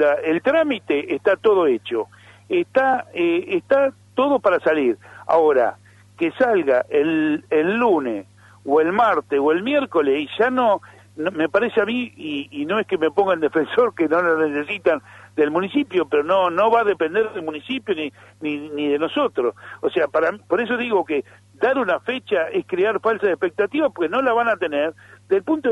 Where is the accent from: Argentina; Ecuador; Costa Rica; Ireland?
Argentina; Mar del Plata, Buenos Aires Province; Ejemplo, yo soy de Mar del Plata.